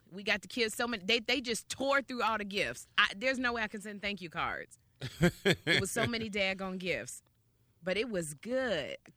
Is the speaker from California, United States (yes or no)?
yes; Sherman Oaks, California, United States; I'm from the Valley. I'm from Sherman Oaks.